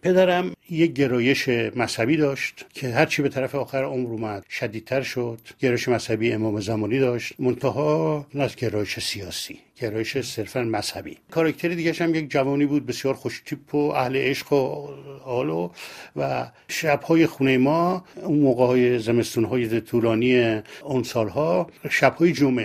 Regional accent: Tehran, Tehran Province, Iran; در خیابان گرگان به دنیا اومدم و بعد در محلات مختلف قدیمی تهران بزرگ شدم.

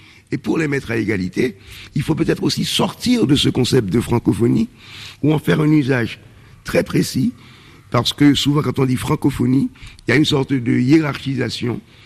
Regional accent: Port-au-Prince, Ouest, Haiti; pour qu'un livre martiniquais, écrit par un martiniquais, arrive chez moi à Port-au-Prince, il faut qu'il passe par Paris.

